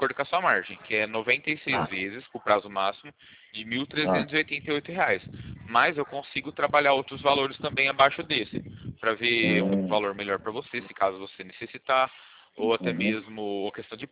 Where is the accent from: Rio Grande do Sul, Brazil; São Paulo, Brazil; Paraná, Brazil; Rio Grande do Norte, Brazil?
São Paulo, Brazil; Porto Ferreira; eu sou de Porto Ferreira.